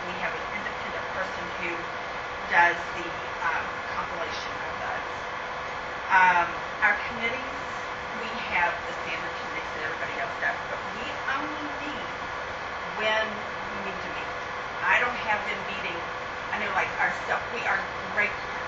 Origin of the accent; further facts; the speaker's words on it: West Virginia, United States; I'm from West Virginia, and we do a lot of the same things that she just said.